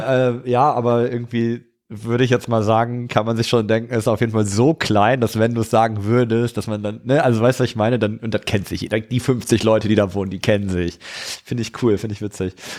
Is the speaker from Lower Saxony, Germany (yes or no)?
no; Cologne, North Rhine-Westphalia, Germany; habe ich mal wieder eine former Kölnerin hier. Das freut mich. Ja, komme ich ja auch her.